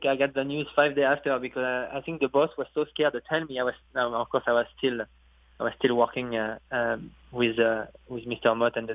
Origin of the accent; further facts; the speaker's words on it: France; English is a second language; moved away as an adult; I came from France. I was 21 years old. You have no family here.